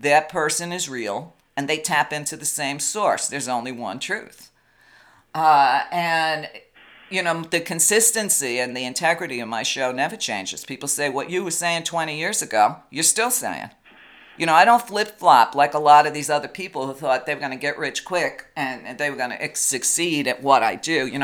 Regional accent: Brooklyn, New York, United States; I'm from Brooklyn and I am Italian.

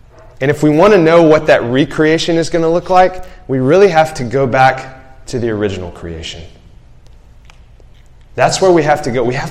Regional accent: Alabama, United States; so I'm a small town guy. And my wife, Leah, is a big city girl. She was born and raised in Houston. So when I got married to her, like, imagine if I had said to her, okay, Leah, we're married now, so we're going to pack our bags and we're going to move back to small town rural Alabama.

